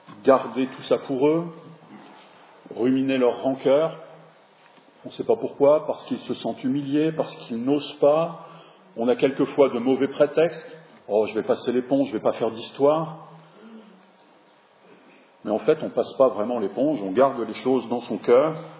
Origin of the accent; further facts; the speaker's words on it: Lille, Hauts-de-France, France; Nous sommes originaires de la région de Lille.